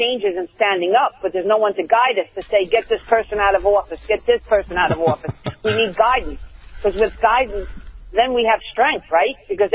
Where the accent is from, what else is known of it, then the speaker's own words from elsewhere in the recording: New York, United States; But I come from New York, which is a Democratic state